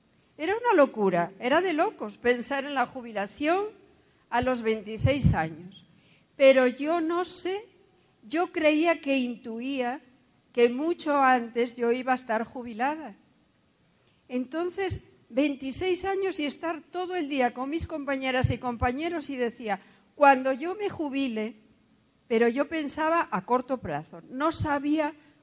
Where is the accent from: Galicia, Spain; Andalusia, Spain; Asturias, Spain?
Asturias, Spain; born there; yo nací en España, en Asturias. Soy hija única, hija de un militar y una ama de casa.